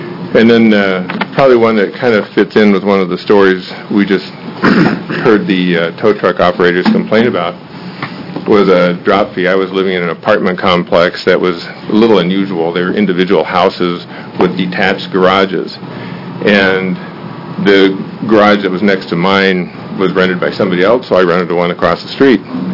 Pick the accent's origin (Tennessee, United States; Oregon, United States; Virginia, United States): Oregon, United States; Gresham; I'm from the Gresham area.